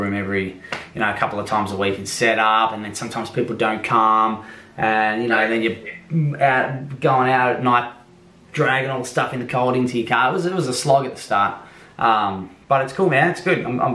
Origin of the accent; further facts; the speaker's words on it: Ballarat, Victoria, Australia; I grew up in Ballarat. We had a big garage out in the back.